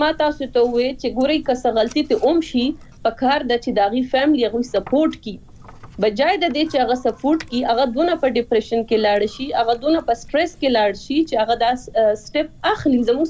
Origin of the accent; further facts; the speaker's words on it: Swat, Khyber Pakhtunkhwa, Pakistan; زه خپل چونکی د سوات نه يم